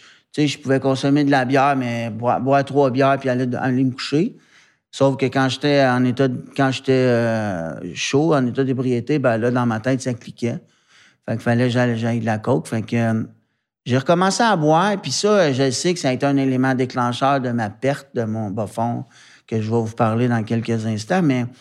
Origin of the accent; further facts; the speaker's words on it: Montreal, Quebec, Canada; je suis originaire de Montréal.